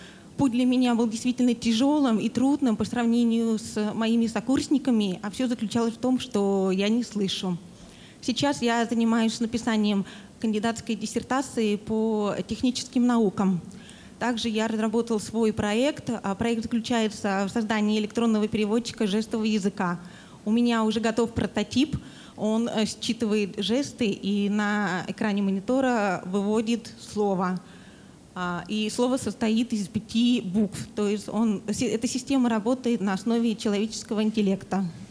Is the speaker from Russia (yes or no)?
yes; Nizhny Novgorod, Nizhny Novgorod Oblast, Russia; first language Russian Sign Language; Russian is a second language; Я из Нижнего Новгорода. Я сам детство глухой, родился в глухой семье. И мой родной язык, на котором я сейчас объясняюсь, это русский жестовый язык.